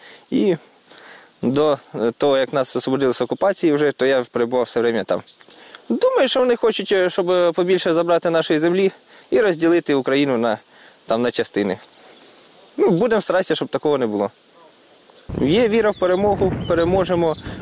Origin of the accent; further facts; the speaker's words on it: Kherson, Kherson Oblast, Ukraine; Я сам з Херсону